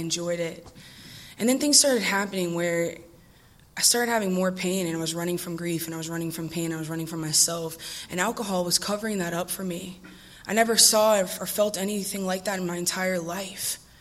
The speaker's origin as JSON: {"language": "English", "town": "New Orleans", "region": "Louisiana", "country": "United States", "moved": "yes", "said": "I am from New Orleans, but I'm here now. I moved here last year, so I'm grateful to be here."}